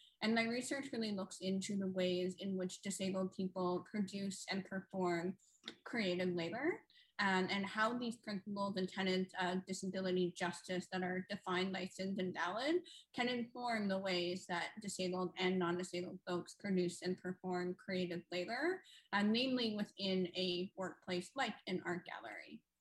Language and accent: English; Canada; Pronouns are she, her, and I am a Canadian with immigrant lineage. And I've actually spent some time living in Vancouver, but I've been living in Toronto for the last 10 years